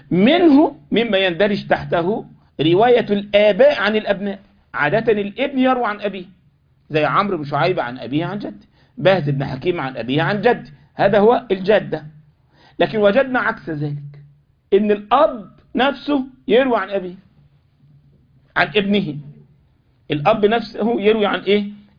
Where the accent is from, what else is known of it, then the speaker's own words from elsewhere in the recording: Egypt; انا مره من المرات عندنا في مصر